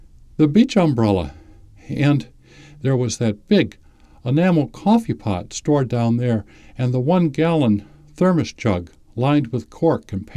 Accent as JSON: {"language": "English", "town": "Chicago", "region": "Illinois", "country": "United States", "tie": "born or raised there", "said": "It was really tough growing up in Chicago."}